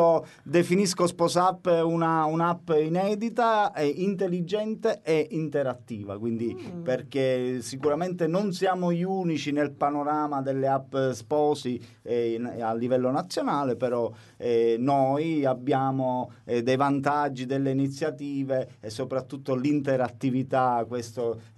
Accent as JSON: {"language": "Italian", "town": "Palermo", "region": "Sicily", "country": "Italy", "said": "palermitano doc"}